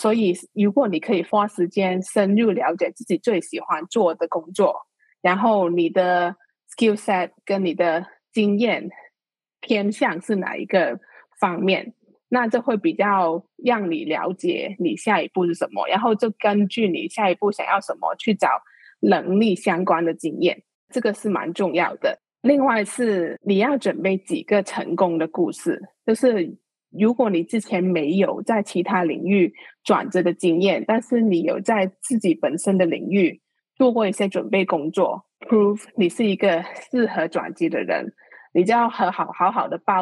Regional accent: Hong Kong; 因为我是在香港的出生，然后香港读书，也花了很长一些时间在香港。

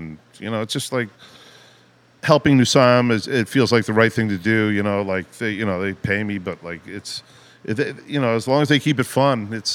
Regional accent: Ridgefield, Connecticut, United States; since I grew up in Ridgefield

